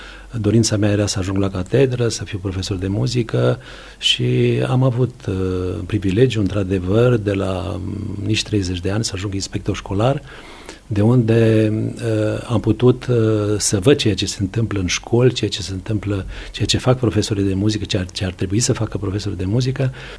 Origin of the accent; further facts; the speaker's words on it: Tiulești, Transylvania, Romania; eu mă trag din Ardeal, dintr-o localitate, Tiulești, în care se cânta muzică populară